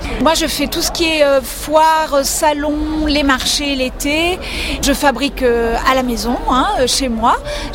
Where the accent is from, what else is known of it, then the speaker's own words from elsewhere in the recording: Provence-Alpes-Côte d'Azur, France; je viens du pays du Verdon